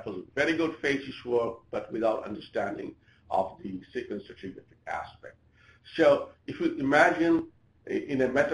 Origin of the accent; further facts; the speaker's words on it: Bangladesh; English is a second language; so this is a metro in my home country, Bangladesh.